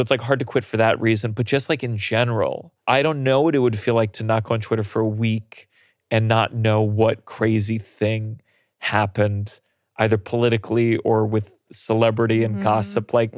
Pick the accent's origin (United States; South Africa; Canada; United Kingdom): United States; New York; I'm from New York, so this felt like a regular time.